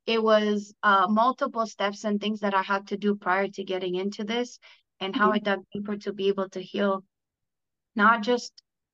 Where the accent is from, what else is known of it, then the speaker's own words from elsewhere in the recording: Romania; now in Calgary, Canada; I'm from Calgary, Alberta, originally from Romania.